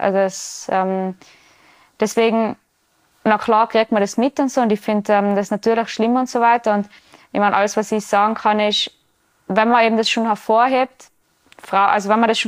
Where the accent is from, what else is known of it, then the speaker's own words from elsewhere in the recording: Tyrol, Austria; Das ist wie, als da die da bei uns im Ötztal in die Berge umfahren, weil das Rennen ist auch auf 1800.